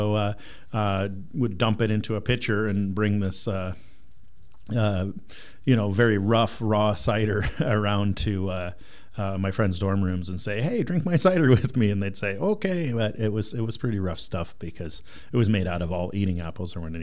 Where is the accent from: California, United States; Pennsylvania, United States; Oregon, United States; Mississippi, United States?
Oregon, United States; So yeah, I grew up out in Yamhill County and actually worked on a cider farm when I was in high school.